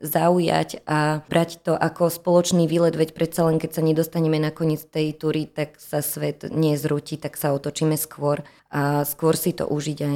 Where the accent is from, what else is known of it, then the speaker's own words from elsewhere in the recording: Trenčín, Trenčín Region, Slovakia; My napríklad máme veľmi radi tým, že sme z Trenčína